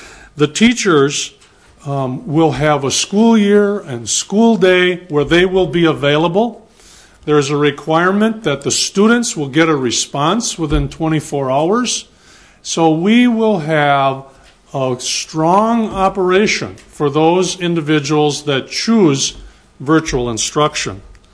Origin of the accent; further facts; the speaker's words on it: Racine, Wisconsin, United States; from Racine.